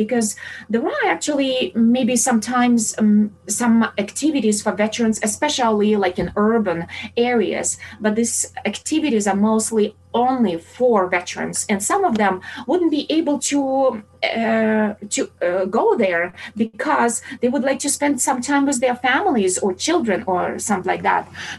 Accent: Germany; English is a second language; moved away; It is still heartbreaking because I come from Germany where separating waste is just your normal daily routine.

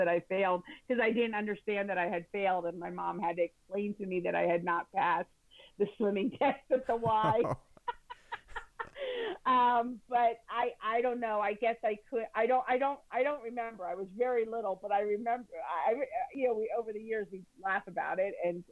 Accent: Stone Harbor, New Jersey, United States; Well, I grew up, Pete, on the Jersey Shore. Stone Harbor, New Jersey is my hometown. I spent every summer there of my life from the year I was born. And when I was 13, I believe it was, we moved down there year round.

